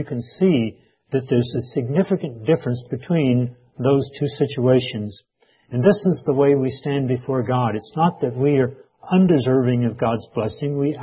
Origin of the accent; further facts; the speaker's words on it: Texas, United States; When I was growing up in East Texas in the Depression years of the 1930s, we lived fairly close to not a mainline railroad